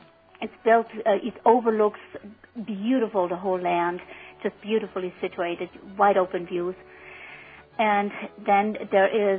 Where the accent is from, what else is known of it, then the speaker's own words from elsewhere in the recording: Switzerland; now in Santa Fe, United States; I'm actually originally from Switzerland, and I moved here 16 years ago. And prior to that, I had lived on five different continents all over the world